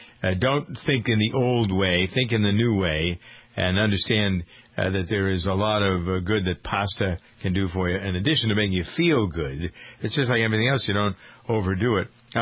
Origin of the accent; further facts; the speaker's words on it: New England, United States; I remember the ads, I'm from New England, I remember the ads for Wednesday being Prince Spaghetti Day.